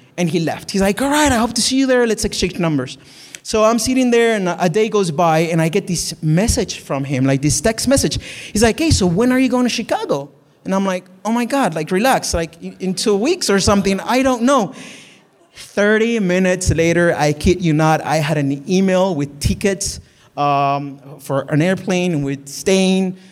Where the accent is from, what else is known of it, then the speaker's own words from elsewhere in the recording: Colombia; I'm obviously Latino from Colombia